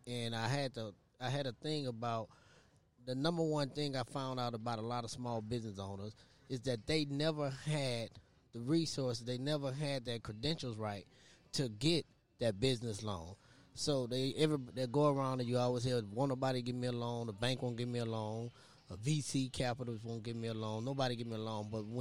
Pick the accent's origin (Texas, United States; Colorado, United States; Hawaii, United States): Texas, United States; Houston; now in Atlanta, United States; I live in Atlanta. I go back and forth from Houston. I'm born and raised in Houston.